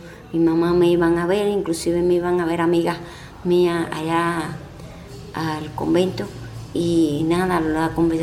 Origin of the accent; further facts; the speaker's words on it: San José de las Lajas, Mayabeque, Cuba; nací aquí en San José de las Lajas.